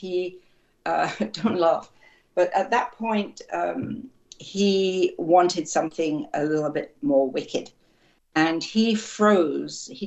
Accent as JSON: {"language": "English", "town": "Croydon", "region": "London", "country": "United Kingdom", "tie": "born or raised there", "said": "I grew up just outside Croydon, basically just outside London. It was basically London."}